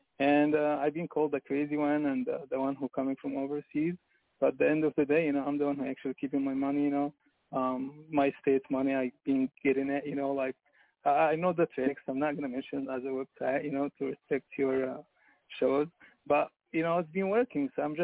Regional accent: Egypt; English is a second language; moved away as an adult; now in United States; I'm an immigrant, and it's funny that you keep mentioning Egypt. I'm also Egyptian, you know, so I came from Egypt 2011

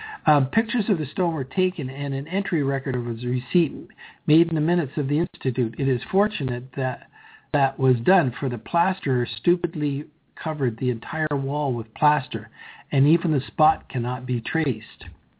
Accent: Prince Edward Island, Canada; from Prince Edward Island, and we had relatives in Boston.

